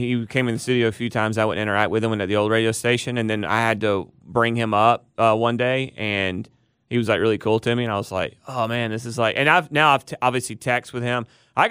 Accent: Atlanta, Georgia, United States; Growing up in Atlanta, huge fan.

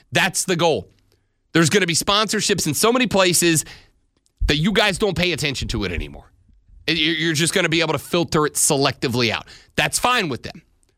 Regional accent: Shalimar, Florida, United States; I grew up in Shalimar, Florida, about a mile shy of the runway that the largest Air Force base in the United States, Eglin Air Force Base, flies sorties off of all day, every day.

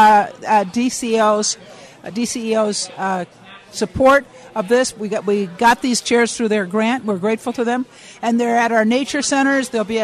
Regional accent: Minnesota, United States; You know, I grew up in Minnesota, Chauncey, as you're well aware

